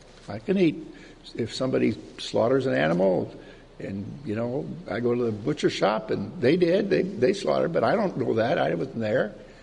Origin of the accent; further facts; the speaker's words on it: Canada; I'm a Canadian, right?